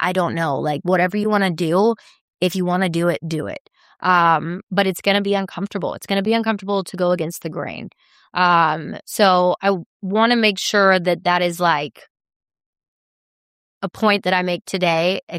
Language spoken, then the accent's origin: English; the South, United States; growing up in the South too